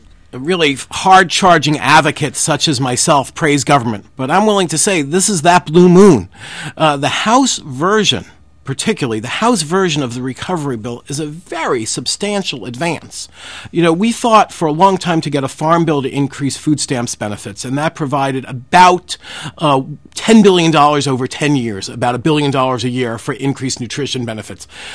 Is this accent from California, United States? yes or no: no; New York, United States; The vast majority of Pennsylvanians, like my home state of New Yorkers, are common sense folks